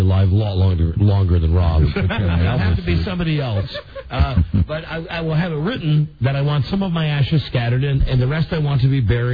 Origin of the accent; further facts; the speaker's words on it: Wisconsin, United States; I'm from the Wisconsin area originally. I'm a big Packers fan